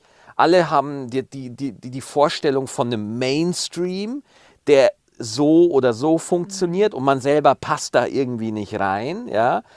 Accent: Bavaria, Germany; Ich bin Bayer, aber ich fühle mich in Bayern als Außenseiter. Ich fühle mich nicht wie ein richtiger Bayer.

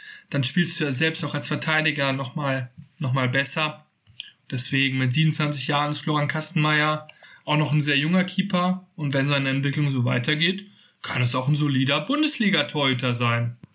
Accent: Cologne, North Rhine-Westphalia, Germany; man kann einfach nur auch als Kölner neidlos sagen

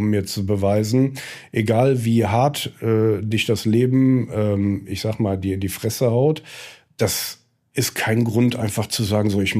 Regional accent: Brühl, North Rhine-Westphalia, Germany; Dann bin ich mit dem Auto in Brühl, meine Heimatstadt, am Bahnhof vorbeigefahren.

